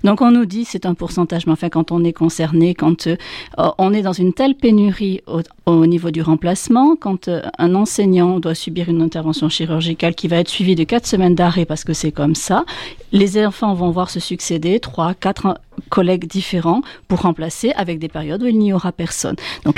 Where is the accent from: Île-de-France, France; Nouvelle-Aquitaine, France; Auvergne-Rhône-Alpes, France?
Nouvelle-Aquitaine, France; par chez nous en Corrèze, on va augmenter le nombre de classes à plusieurs niveaux.